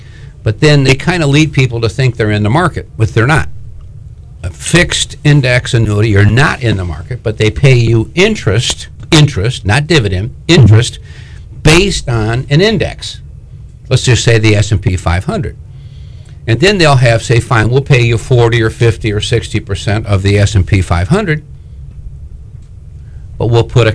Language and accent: English; Michigan, United States; I'm born and raised in Michigan, like you're in New York.